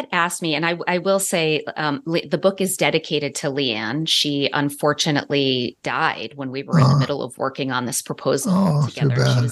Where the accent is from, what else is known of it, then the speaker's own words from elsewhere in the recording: Boston, Massachusetts, United States; also born or lived in San Diego; I grew up in the Boston area. I had been living in San Diego for a few years. And so Boston was home.